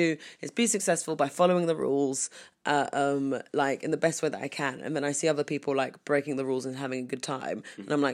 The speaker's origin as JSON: {"language": "English", "region": "London", "country": "United Kingdom", "said": "I'm from London"}